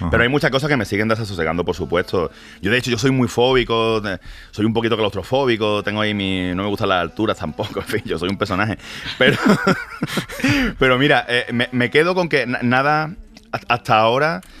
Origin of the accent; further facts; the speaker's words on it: Málaga, Andalusia, Spain; Es que yo nací ya con eso. Es que soy de Málaga.